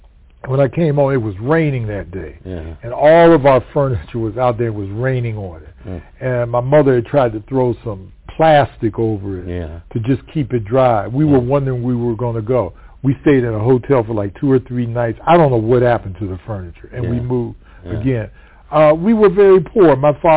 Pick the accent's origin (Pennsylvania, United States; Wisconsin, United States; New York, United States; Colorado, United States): Pennsylvania, United States; Pittsburgh; born there; I was born in Cleveland. Mm-hmm. I'm in Pittsburgh, rather.